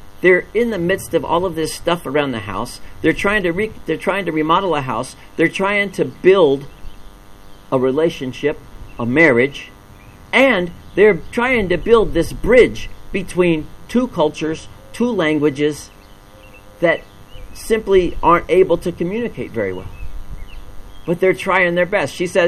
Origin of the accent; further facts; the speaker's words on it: the South, United States; I was thinking kudzu because I'm from the South.